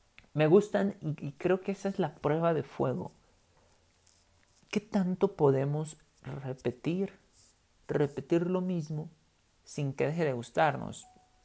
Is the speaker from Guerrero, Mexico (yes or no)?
yes; Guerrero, Mexico; yo vengo de Guerrero, vengo del campo.